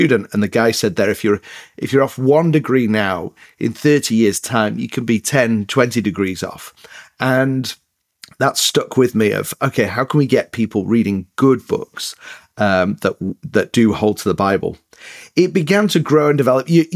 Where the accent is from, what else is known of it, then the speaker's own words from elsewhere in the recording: England, United Kingdom; accent: northern English; now in United States; moved back to another place in the north of England. So my accent is a bit, well, it's northern, but it's a bit mixed up. But then we moved to the States just over 4 years ago, and I'm trying to keep my English accent.